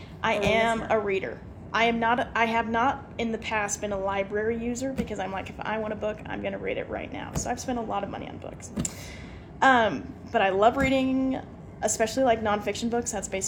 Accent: Spanish Fork, Utah, United States; also born or lived in Salem; I grew up in Spanish Fork until I was about 14. Then I moved to Salem. Please don't take that into advisement. That wasn't my choice. So I love Spanish Fork.

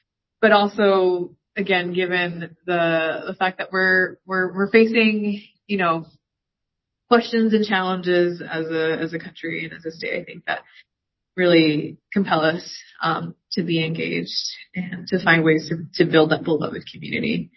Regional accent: Utah, United States; I'm born and raised in Utah as well, so I've never called home anywhere else.

